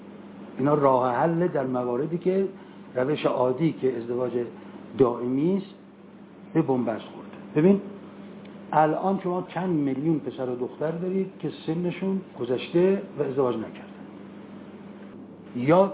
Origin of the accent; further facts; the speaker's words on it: Iran; حالا ما چون ایرانی هستیم داریم میگیم